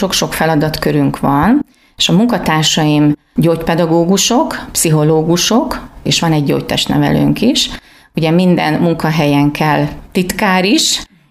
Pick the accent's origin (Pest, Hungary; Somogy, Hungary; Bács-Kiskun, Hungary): Bács-Kiskun, Hungary; Kiskunhalas; majd 4 évig Jánoshalmán dolgoztam. Utána mégiscsak visszakerültem Kiskunhalasra, mert mégiscsak kiskunhalasi vagyok